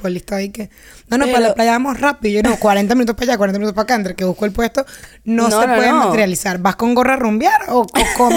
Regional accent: Mexico; Yo soy mexicana, güey.

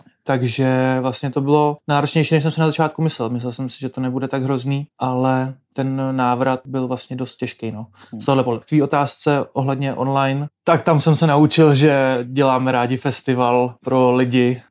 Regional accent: České Budějovice, South Bohemian Region, Czechia; Původem jsem teda z Českých Budějovic, což mi vlastně dalo dobrý základ pro to, abych chtěl vůbec takovýhle projekt dělat

